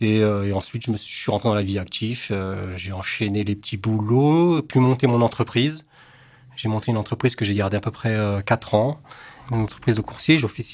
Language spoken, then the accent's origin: French; Colombes, Île-de-France, France; J'ai grandi à Colombes, dans le 92.